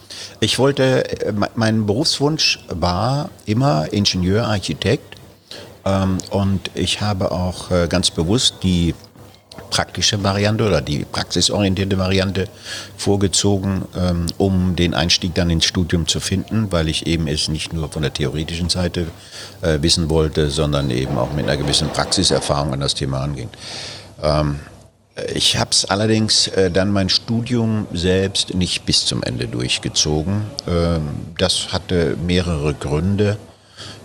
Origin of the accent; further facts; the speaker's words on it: Baden-Württemberg, Germany; ich bin ja in Baden-Württemberg zur Schule gegangen, Baden-Württemberg aufgewachsen.